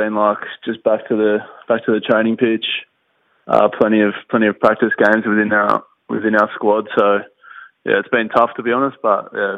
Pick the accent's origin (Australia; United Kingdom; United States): Australia; Sydney, New South Wales; I'm from Sydney anyway